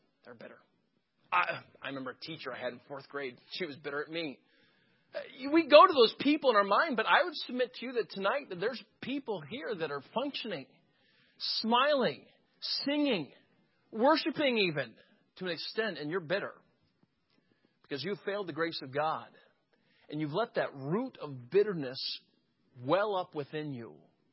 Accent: Florida, United States; I grew up in Florida. We've got live oak trees and we've got cypress nubs everywhere. It's impossible to grow up in Florida and not trip on a root.

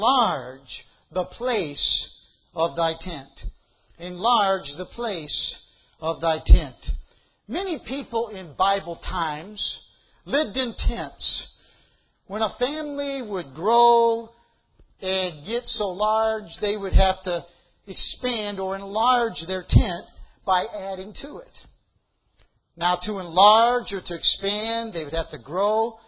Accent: Chicago, Illinois, United States; And I grew up in the Chicago area.

